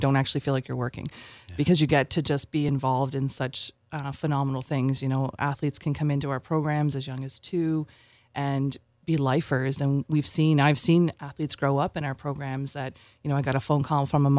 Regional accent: Prince Edward Island, Canada; so I grew up in Surrey, PEI, from a big family of basketball players.

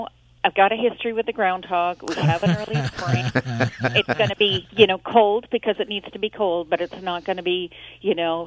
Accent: Kincardine, Ontario, Canada; So I'm going to be in Kincardine because Kincardine's my hometown.

